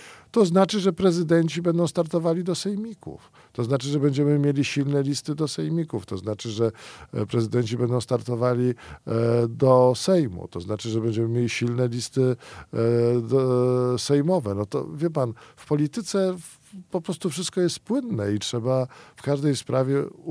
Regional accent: Łaguny, Masovian Voivodeship, Poland; Ja jestem ze wsi Łaguny spod Przasnysza

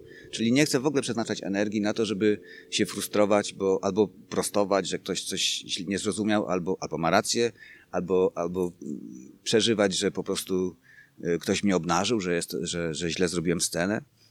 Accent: Subcarpathian Voivodeship, Poland; Ja jestem z Podkarpacia, blisko Bieszczady. Natomiast tam, w tych moich rodzinnych stronach, jest dom na domu.

